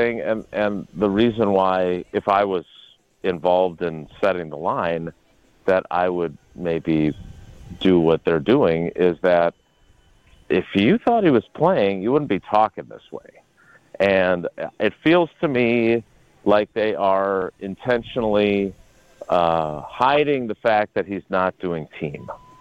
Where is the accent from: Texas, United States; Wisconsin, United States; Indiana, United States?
Wisconsin, United States; Milwaukee; how much that team meant to not just me, but everybody growing up in Milwaukee at that time.